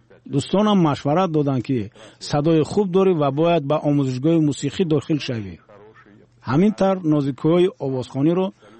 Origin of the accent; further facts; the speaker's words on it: Regar, Districts of Republican Subordination, Tajikistan; also born or lived in Molotovabad; حدود 5 سال کودکیم در ملوتوباباد گذشت و بعدتر به ریگر کوچ بستیم.